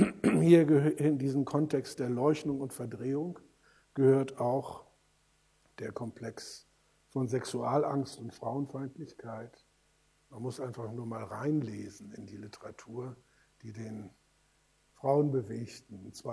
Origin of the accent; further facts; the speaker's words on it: Schleswig-Holstein, Germany; habe in den 1950er Jahren mit dem Gedanken intensiv gespielt, mich als Schleswig-Holsteiner und nicht als Deutschen zu begreifen.